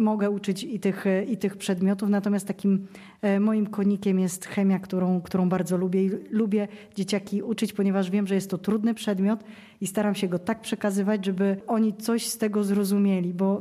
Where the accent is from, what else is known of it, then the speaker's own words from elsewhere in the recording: Poland; To są wakacje, kiedy jestem też gdzieś bliżej domu rodzinnego, a pochodzę gdzieś z rejonów górskich.